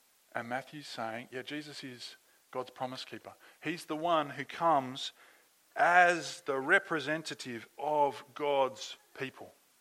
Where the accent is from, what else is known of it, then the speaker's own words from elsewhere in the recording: Darwin, Northern Territory, Australia; born there; Like, I was born in Darwin.